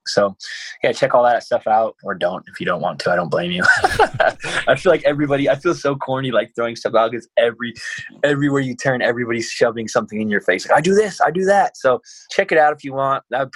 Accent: United States; I grew up poor in America.

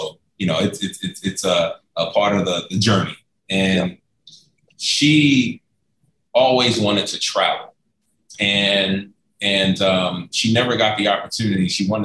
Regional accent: New York City, New York, United States; And then growing up in New York City, growing up in Harlem, I always made it a mission.

